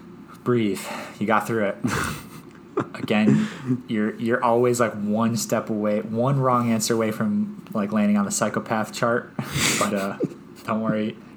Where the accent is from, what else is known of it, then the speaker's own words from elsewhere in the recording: New York, United States; I'm like, oh, I'm from New York. They're like, oh, I'm from Brooklyn. I'm like, I'm not.